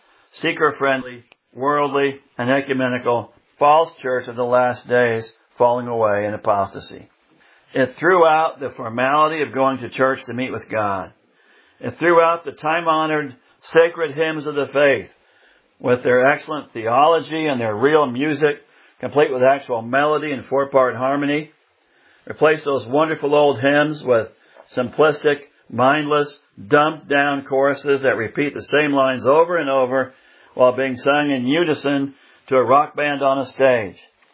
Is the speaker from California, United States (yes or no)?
no; Des Moines, Iowa, United States; our little youth group at the Church of Christ I was raised at in Des Moines, Iowa.